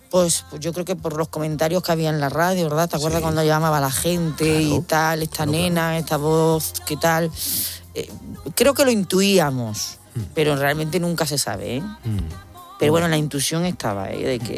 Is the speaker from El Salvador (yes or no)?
no; Seville, Andalusia, Spain; en Sevilla, en mi tierra, la liamos bien